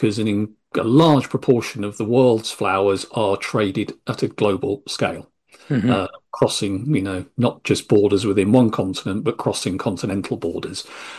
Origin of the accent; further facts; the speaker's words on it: East of England, United Kingdom; I'm a Norfolk person myself. I was born and bred, long family lineage from northwest Norfolk.